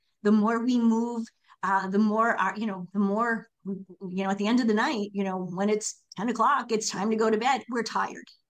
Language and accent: English; New York, United States; I'm from New York, so I do this a lot.